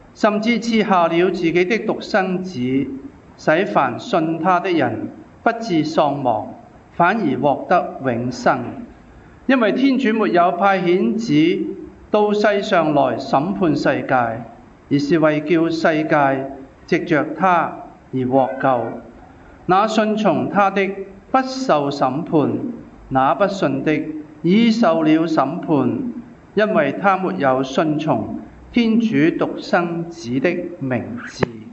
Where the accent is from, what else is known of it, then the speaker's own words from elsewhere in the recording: China; 包括我们中国人都是自古以来以为呢，生命的根源是来自即是男性那方面